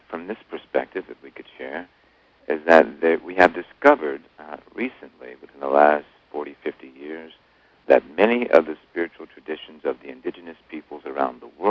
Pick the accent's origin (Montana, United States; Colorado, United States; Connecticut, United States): Connecticut, United States; Mashantucket; I'm from a small portion of New England in Connecticut, near Mystic, Connecticut, called the Mashantucket Pequot Tribe.